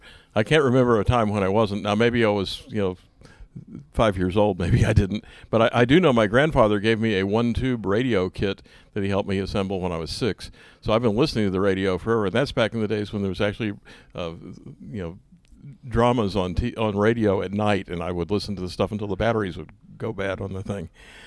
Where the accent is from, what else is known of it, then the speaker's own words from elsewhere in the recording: New England, United States; I grew up in New England, and we'd come down to Texas every summer in our unair-conditioned 57 Ford or whatever, and visit all our Texas relatives.